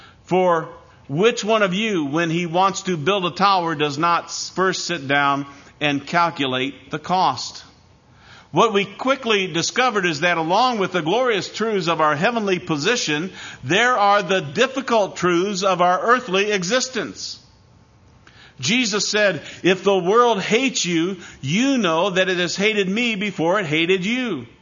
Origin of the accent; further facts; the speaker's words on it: Iowa, United States; When I was a child growing up in Iowa, we would on occasion have some significant snowfalls.